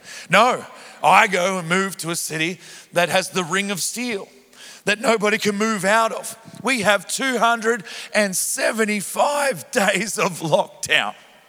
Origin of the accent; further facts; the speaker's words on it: Melbourne, Victoria, Australia; also born or lived in Adelaide / Cairns; Some of you know, I'm from Melbourne. I'm from Planet Shakers Church. I wasn't always from Melbourne. I've had a life of basically moving around wherever my dad pastored a church, really. Born in Adelaide, lived there for a few years, moved to Cairns in Queensland.